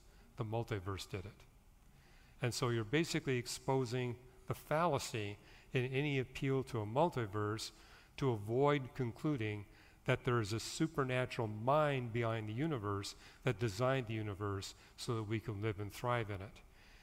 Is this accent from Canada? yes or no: yes; Canada; And I grew up in Canada. Birch trees are everywhere.